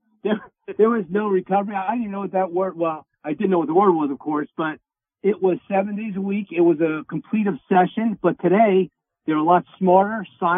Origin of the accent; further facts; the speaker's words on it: Bronx, New York, United States; Me too, Dr. Bob. I'm the Bronx guy.